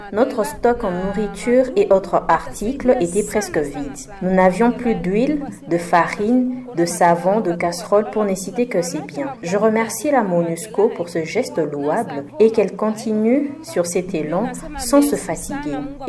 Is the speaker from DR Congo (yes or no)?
yes; Beni, North Kivu, DR Congo; Je remercie Dieu de nous avoir envoyé ces bienfaiteurs ici chez nous à Beni.